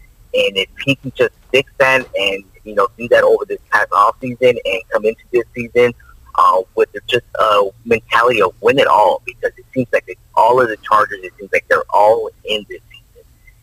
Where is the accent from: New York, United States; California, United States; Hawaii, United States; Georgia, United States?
California, United States; Los Angeles; me growing up in Los Angeles, there was no team.